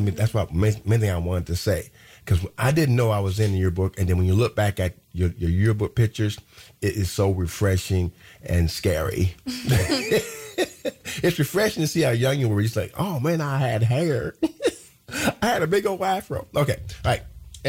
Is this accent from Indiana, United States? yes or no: yes; Terre Haute, Indiana, United States; I mean, my hometown Terre Haute, they had five high schools. I went through four of them.